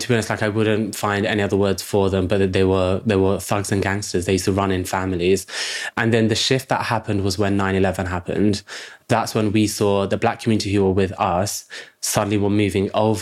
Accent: London, United Kingdom; I grew up on the Isle of Dogs, which is very different as a community in Tower Hamlets.

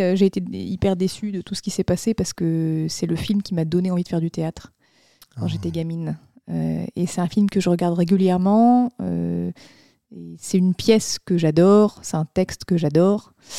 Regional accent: Beaune, Bourgogne-Franche-Comté, France; Moi, je viens de Beaune.

